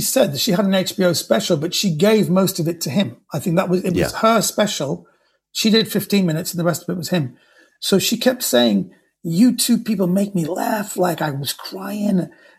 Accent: United Kingdom; And I said, yeah, but I was born and raised in Britain.

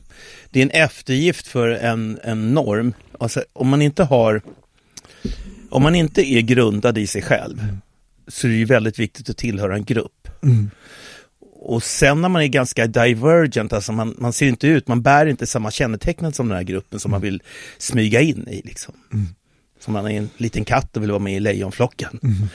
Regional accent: Sweden; Jag har ju två afrikanska föräldrar som jag växte upp med. Och så någon frågar mig, vad kommer du ifrån? Jag är svensk.

